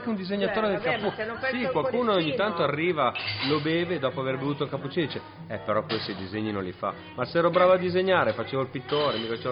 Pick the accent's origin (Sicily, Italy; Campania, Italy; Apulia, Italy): Sicily, Italy; now in Milan, Italy; sono siciliano, però vi ho visto veramente cambiare radicalmente, state impazzendo, frenate.